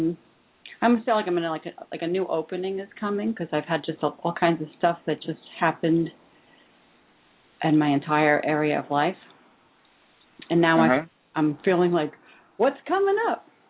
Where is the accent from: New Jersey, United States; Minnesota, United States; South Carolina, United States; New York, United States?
New York, United States; I'm from Long Island.